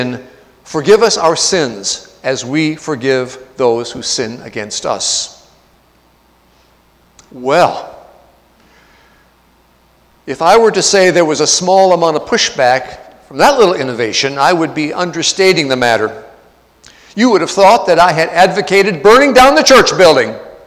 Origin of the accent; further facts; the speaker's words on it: Michigan, United States; I come from Mennonite country up in northeast Michigan.